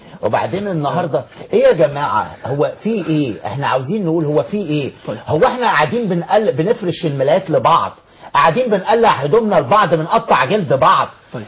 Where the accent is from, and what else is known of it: Egypt